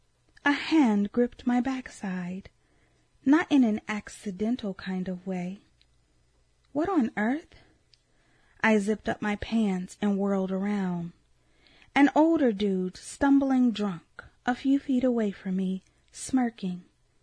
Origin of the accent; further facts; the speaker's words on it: Fort Lauderdale, Florida, United States; I was 7 years old, walking with my best friend to the school basketball court where I grew up in Fort Lauderdale, Florida.